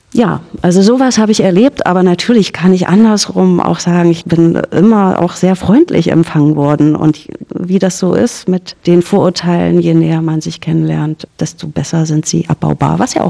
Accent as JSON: {"language": "German", "region": "East Germany", "country": "Germany", "said": "Ich komme ja auch aus dem Osten"}